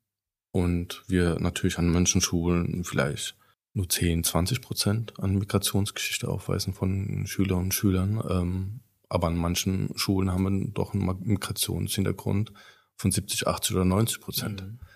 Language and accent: German; Germany; born there; Also ich bin ja auch in Deutschland geboren. Ja, und ich gehöre zur dritten Generation